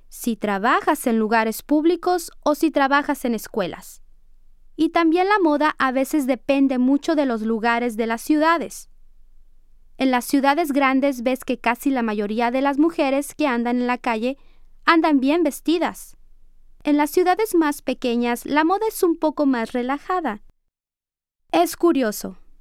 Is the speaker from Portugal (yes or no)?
no; Mexico; Y en México, en México de donde yo soy, a veces no se hace eso